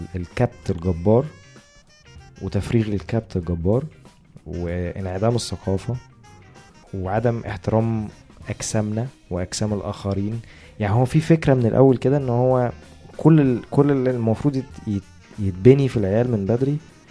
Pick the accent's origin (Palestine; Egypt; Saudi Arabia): Egypt; لا متهيألي ان في نتيجه مثلا انه احنا عندنا في مصر في تحرش جنسي بيحصل في بعض الشوارع وفي بعض المناطق